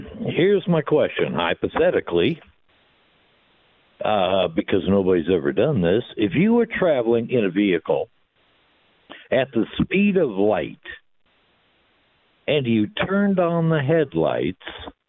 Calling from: Quebec, Tennessee, United States; It is sort of southeast, triangulated between Knoxville, Nashville, and Chattanooga. Little town with no four-way stop

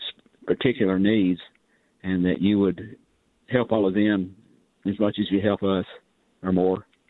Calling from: Georgia, United States; Just across the state line from Chattanooga.

